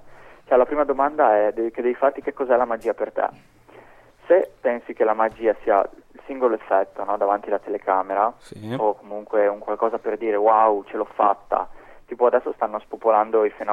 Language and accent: Italian; Friuli-Venezia Giulia, Italy; tipo nel mio paese non esistono maghi, cioè nel Friuli ce ne sono pochi, siamo in quattro forse, tre, quattro.